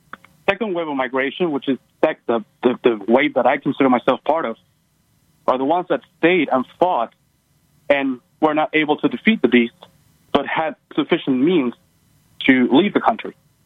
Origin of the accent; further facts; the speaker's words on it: Venezuela; now in United States; I am actually an immigrant, legal immigrant by that. I was born and raised in Venezuela, son of Spaniards and Italians.